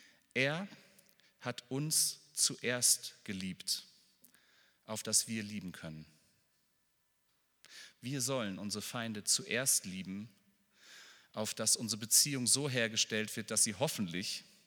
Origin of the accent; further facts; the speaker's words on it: Northern Germany, Germany; Ich komme aus Norddeutschland, da sagt man Moin.